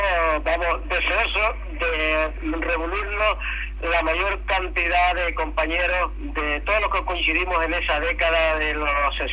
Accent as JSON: {"language": "Spanish", "town": "San Isidro", "region": "Canary Islands", "country": "Spain", "tie": "born or raised there", "also_born_or_lived": "Guía", "said": "yo nací en Guía, en la zona del Calabozo y Paso, pero desde los 6 años viví en San Isidro."}